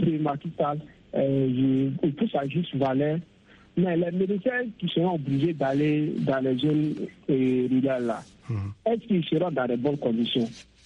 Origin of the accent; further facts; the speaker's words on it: Burkina Faso; Voilà, par exemple, chez moi, au Burkina Faso, l'hôpital de référence de Ouagadougou, il y a beaucoup de choses qui manquent.